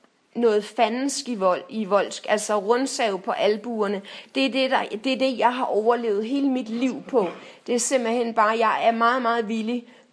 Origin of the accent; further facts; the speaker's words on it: Copenhagen, Capital Region of Denmark, Denmark; altså, inde i mit hoved som københavner, så er det bare, der er bare marker og køer og alt muligt herovre.